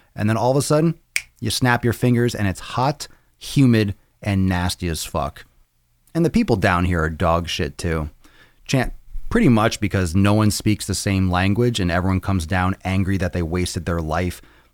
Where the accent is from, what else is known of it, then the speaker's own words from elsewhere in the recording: Massachusetts, United States; Just left Orlando with my kids. I'm from Massachusetts.